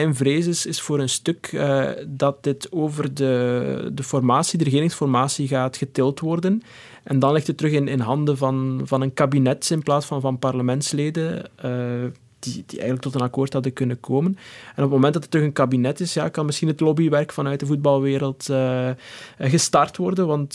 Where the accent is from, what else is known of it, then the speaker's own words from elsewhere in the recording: Waasmunster, East Flanders, Belgium; now in Ghent, Belgium; Ik ben Gentenaar van adoptie, maar eigenlijk kom ik uit het Waasland. Ik ben opgegroeid in Waasmunster, wat tussen Gent en Antwerpen ligt.